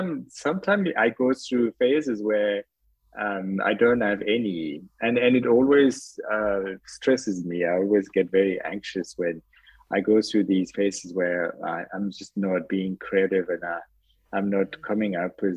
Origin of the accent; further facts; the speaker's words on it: Madagascar; also born or lived in Réunion; it has a lot to do with the fact that I grew up in Madagascar and in Reunion Island, so being exposed to a lot of spices